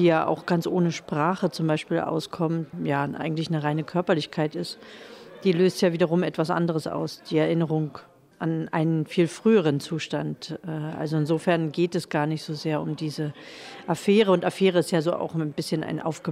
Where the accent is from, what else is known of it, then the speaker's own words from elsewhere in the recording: East Germany, Germany; ich bin ja aufgewachsen eher in der Provinz und dann auch noch mal in einem provinziellen Staat, der abgeriegelt war. Die DDR war ja nun kein Staat, von dem aus man durch die Welt hätte reisen können.